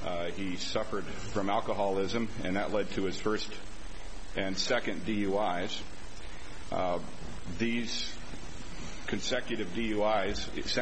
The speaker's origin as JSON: {"language": "English", "town": "Reno", "region": "Nevada", "country": "United States", "said": "I'm from Reno, Nevada."}